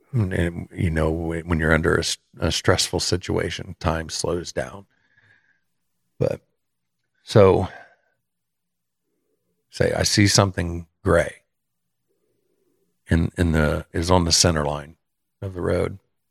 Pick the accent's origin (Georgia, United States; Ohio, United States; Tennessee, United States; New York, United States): Ohio, United States; now in Indiana, United States; I live very close to the Ohio border. I live in Indiana, but very close to Ohio, and I grew up in Ohio.